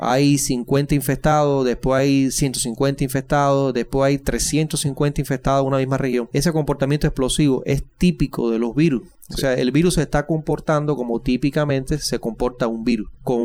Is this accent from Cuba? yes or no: yes; Cuba; yo no puedo separar mi vida de creyente y cubano